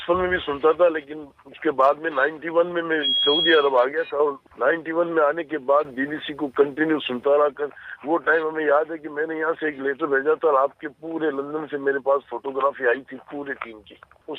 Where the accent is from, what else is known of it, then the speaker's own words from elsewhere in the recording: Kuchaman City, Rajasthan, India; now in Saudi Arabia; मैं सर राजस्थान के नागौर डिस्ट्रिक्ट से कुचामन सिटी का रहने वाला हूँ।